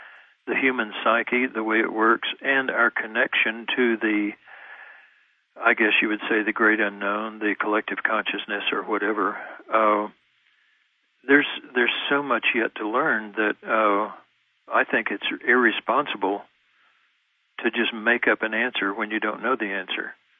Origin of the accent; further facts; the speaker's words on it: Texas, United States; I was raised Baptist in East Texas, and you go to heaven or you go to hell, and that's it.